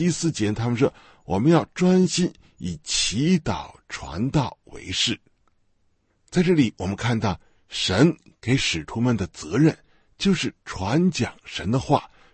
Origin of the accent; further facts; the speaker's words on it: China; 可能在我们中国人的文化里边啊